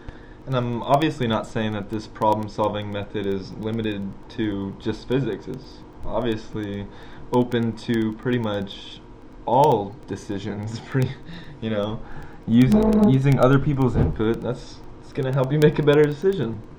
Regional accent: Encinitas, California, United States; Well, I'm a San Diego local. I grew up in Encinitas, which is about a half hour north of San Diego State.

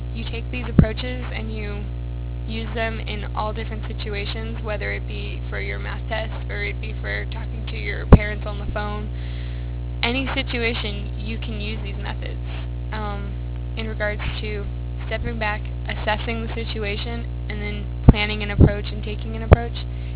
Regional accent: Long Beach, California, United States; also born or lived in Lancaster, California; Anyways, I'm from Long Beach, California, originally, until I was 14, and then I moved to Lancaster, California, which is in the middle of the Mojave Desert, which is the middle of nowhere.

